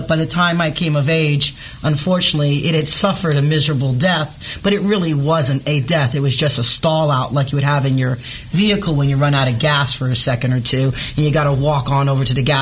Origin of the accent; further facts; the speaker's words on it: Sausalito, California, United States; I am from California. I hail from Sausalito